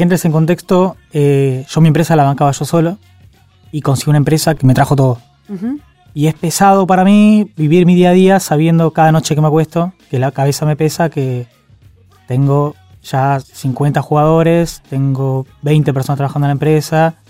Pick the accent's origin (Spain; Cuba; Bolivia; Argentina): Argentina; La Plata, Buenos Aires Province; Sí, yo soy de La Plata.